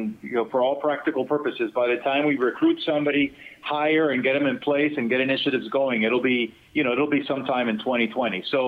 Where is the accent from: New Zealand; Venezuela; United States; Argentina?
Venezuela; moved away; I grew up in South America and Venezuela. And as a person that grew up in the tropics, let me tell you, I do miss the tropical weather.